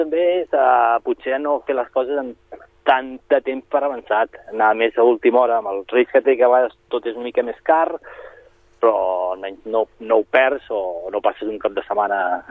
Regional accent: Sabadell, Catalonia, Spain; home, soc de Sabadell, he vingut a veure el partit però l'han suspès

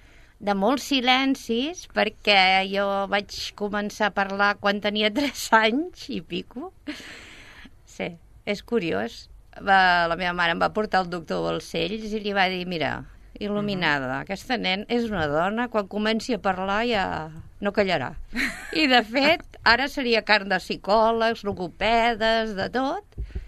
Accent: Sabadell, Catalonia, Spain; vaig néixer aquí a Sabadell. Soc filla de l'Eixample, de l'Avinguda Barberà.

